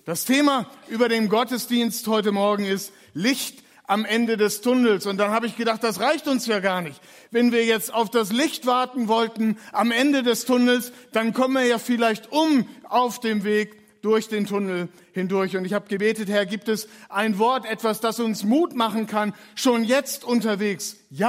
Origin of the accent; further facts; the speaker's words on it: Lower Saxony, Germany; wie man in meiner Heimat in Ostfriesland hat das mal einer gesagt